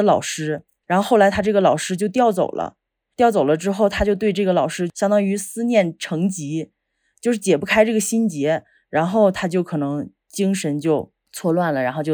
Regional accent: Tongliao, Inner Mongolia, China; 我老家是在内蒙古通辽，然后下边的一个聚日河镇，那个是我姥姥家。

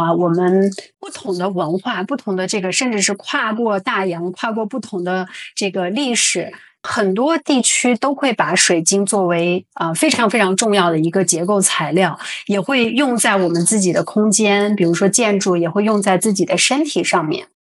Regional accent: China; 我们中国人都喜欢戴玉石哈

